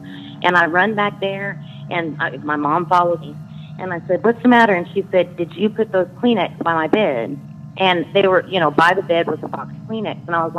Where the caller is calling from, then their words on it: Lafayette, Louisiana, United States; I'm calling from Lafayette, Louisiana, and I love your show.